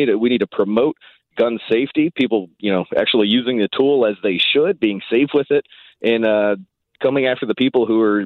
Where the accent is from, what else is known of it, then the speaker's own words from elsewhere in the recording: Ferguson, Missouri, United States; Now, I grew up in Ferguson, Missouri.